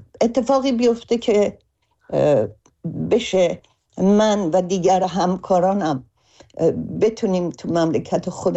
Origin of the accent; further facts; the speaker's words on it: Iran; در آینده وضعیت زندگی در ایران برای من و امثال من که بیرون از ایران هستیم فراهم باشه